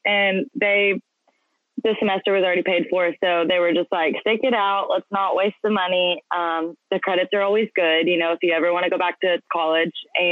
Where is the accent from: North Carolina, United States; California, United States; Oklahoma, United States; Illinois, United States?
Oklahoma, United States; moved away as an adult; I am 22 now. I am originally from Oklahoma. I was born and raised there, spent all of my life up until I was about 21 there.